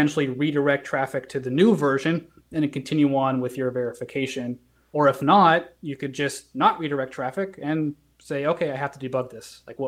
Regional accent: California, United States; No. Oh. I'm from California.

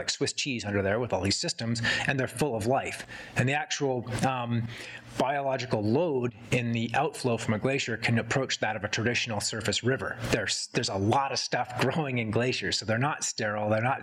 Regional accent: Canadian Rockies, Canada; I grew up in the Canadian Rockies here with my dad, noted conservationist and author

